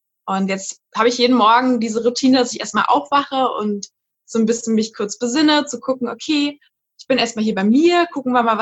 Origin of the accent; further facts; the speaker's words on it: Berlin, Germany; ich komme ja wie gesagt aus Berlin und ich liebe es eigentlich jetzt rauszugehen und die Stadt zu erkunden. Und genau, ich studiere eigentlich in Greifswald und das ist immer ein bisschen kleiner und ruhiger